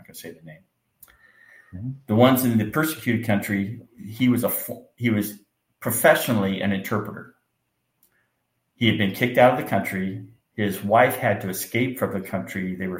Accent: California, United States; And most of them I can't pronounce because I am from California.

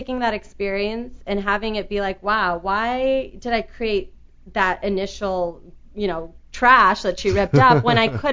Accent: California, United States; growing up in California, it was wonderful, beautiful state, but there was something about the Midwestern hospitality

